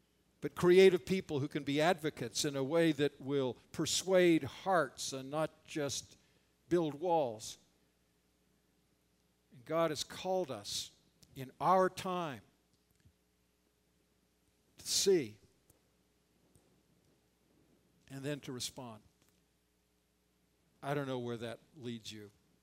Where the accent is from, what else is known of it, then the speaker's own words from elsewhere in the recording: Canada; because I came from Canada, our political thing was very different.